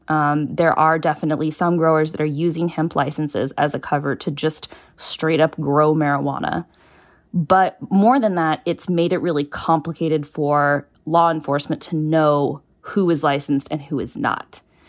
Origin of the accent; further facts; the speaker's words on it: Washington, United States; I'm from Washington State. We have areas where you drive down the road and there's just apple farm after apple farm.